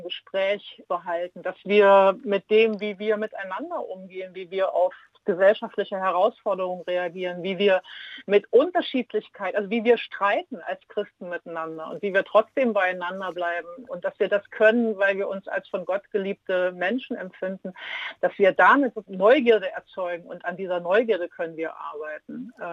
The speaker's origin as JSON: {"language": "German", "region": "East Germany", "country": "Germany", "tie": "born there", "said": "Ich bin ja in der ehemaligen DDR geboren"}